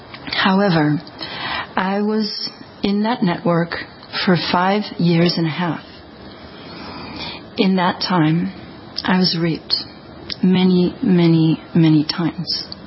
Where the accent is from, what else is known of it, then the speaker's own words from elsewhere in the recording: Belgium; English is a second language; I was raised in Belgium